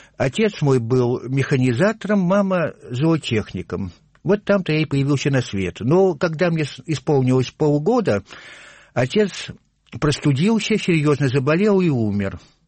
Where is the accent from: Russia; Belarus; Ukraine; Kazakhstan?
Russia; Tupitsyna, Vologda Oblast; born there; В паспорте место моего рождения указана деревня Тупицына в Вологодской области. Так что по рождению я тупицынский мужик.